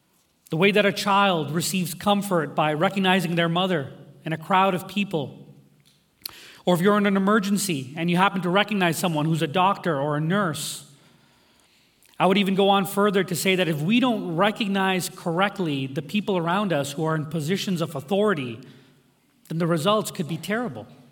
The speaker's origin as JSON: {"language": "English", "town": "New Delhi", "region": "Delhi", "country": "India", "tie": "born there", "said": "And I was born in New Delhi, India, and so my parents and I, we had taken a trip back there to see some family."}